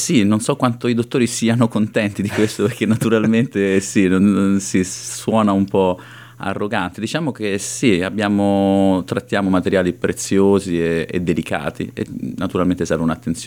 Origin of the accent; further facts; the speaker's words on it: Rome, Lazio, Italy; now in Australia; Io sono di Roma, o fui di Roma, visto che sono in Australia da qualche anno. Ho 39 anni